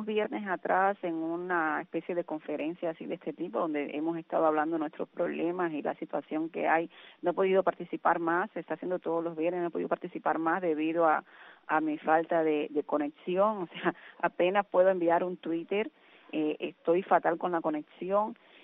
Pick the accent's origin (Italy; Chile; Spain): Spain; si es injerencia protegerme a mí como ciudadana española